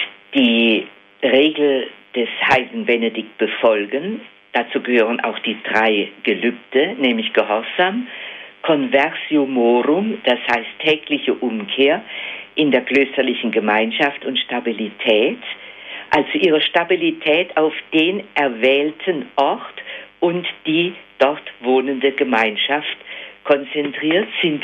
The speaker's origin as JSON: {"language": "German", "town": "Bruchsal", "region": "Baden-Württemberg", "country": "Germany", "tie": "born or raised there", "said": "Meine Eltern wohnten zunächst in Bruchsal in Baden. Und ich wurde als erstes Kind in Bruchsal geboren, 1927."}